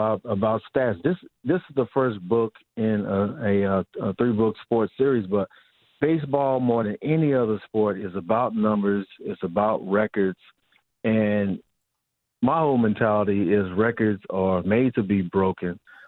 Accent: Kansas City, Missouri, United States; I'm from Kansas City. There's so many statues.

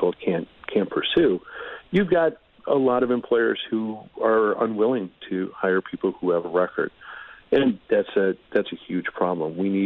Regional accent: Minnesota, United States; Wisconsin and my home state of Minnesota have both done a poor job with pardons.

